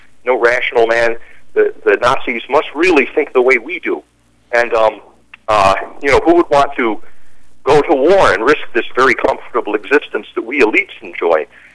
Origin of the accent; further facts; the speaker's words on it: Utica, New York, United States; For example, I grew up near Utica, New York.